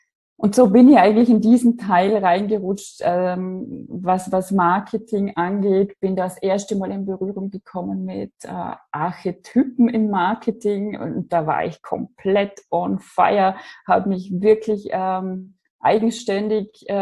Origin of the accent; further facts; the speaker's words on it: Austria; Ich komme aus Österreich, wie man hört. Ich versuche jetzt ordentlich zu sprechen, so dass man mich versteht in allen deutschsprachigen Teilen hier.